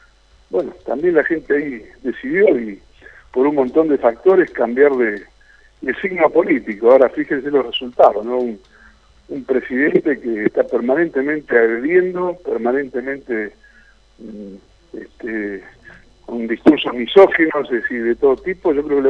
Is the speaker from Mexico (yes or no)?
no; Argentina; nosotros también como argentinos tenemos que mirar